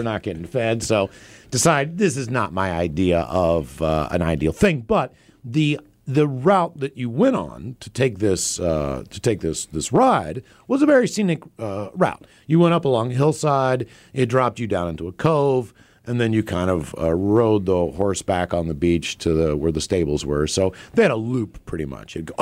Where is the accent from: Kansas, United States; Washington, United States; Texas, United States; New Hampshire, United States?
Washington, United States; Seattle; I was like, ah, man, I'm from Seattle.